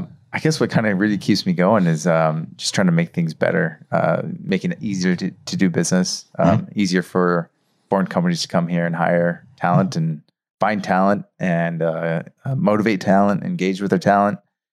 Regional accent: San Diego, California, United States; one of the first photos I show to the team is me as a 5-year-old selling lemonade in front of our house.

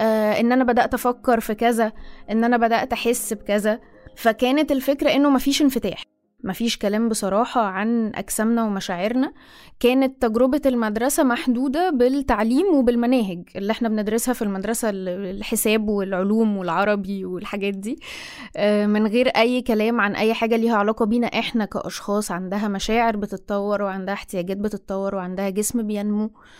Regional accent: Egypt; now in Cairo, Egypt; أنا مصرية مقيمة في القاهرة حاليا.

